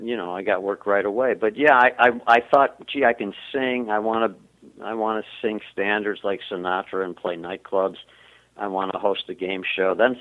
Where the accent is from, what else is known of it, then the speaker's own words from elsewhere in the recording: Milwaukee, Wisconsin, United States; also born or lived in Chicago; I grew up in Milwaukee, Wisconsin, and, you know, I think my lofty ambition then was to host a game show